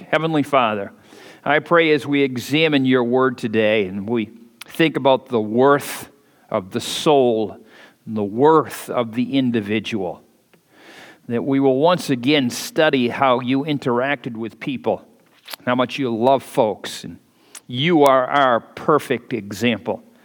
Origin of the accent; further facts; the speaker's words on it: United States; I'm very disturbed as an American, as a preacher of the gospel, as a pastor of a church